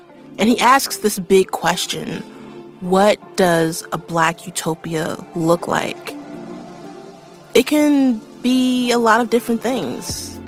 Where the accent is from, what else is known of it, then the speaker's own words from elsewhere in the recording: Baltimore, Maryland, United States; Well, I'm from Baltimore, which already feels like a Black utopia.